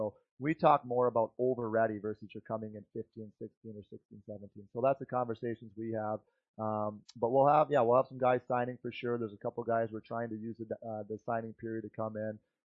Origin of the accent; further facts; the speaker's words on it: Brighton, Michigan, United States; Reed came out of Brighton High School hockey, my hometown.